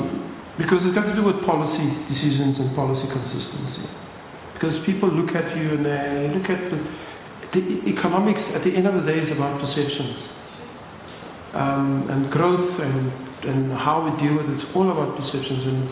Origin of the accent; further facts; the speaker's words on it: Western Cape, South Africa; I come from Bontville in the Cape, a child of Bontville